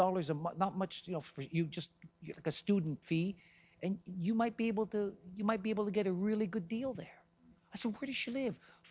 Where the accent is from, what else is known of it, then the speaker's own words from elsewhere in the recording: Montreal, Quebec, Canada; I'm from Montreal, and I stayed here last night